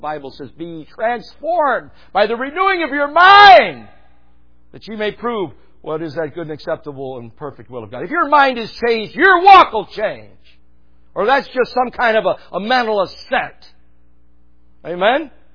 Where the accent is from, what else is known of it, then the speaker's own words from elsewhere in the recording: New York, United States; Come on, I'm from New York. I'll say everything bad I want about that place.